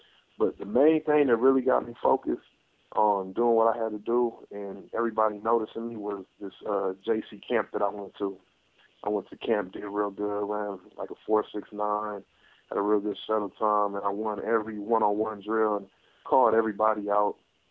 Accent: California, United States; just growing up in California, being a Pac-10 guy, my cousin was at USC.

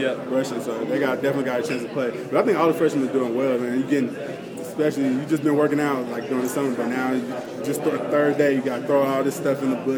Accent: Texas, United States; It's just like, for me, I'm from Texas, so it's going to be kind of sad not playing A&M in Texas and Tech.

